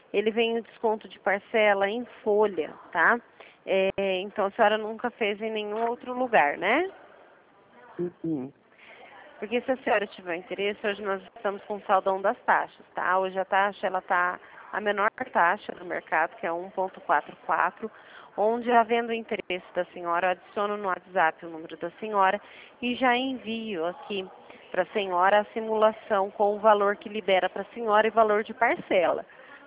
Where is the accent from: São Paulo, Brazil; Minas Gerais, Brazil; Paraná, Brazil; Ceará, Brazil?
São Paulo, Brazil; Presidente Prudente; Sou de Presidente Prudente, interior de São Paulo.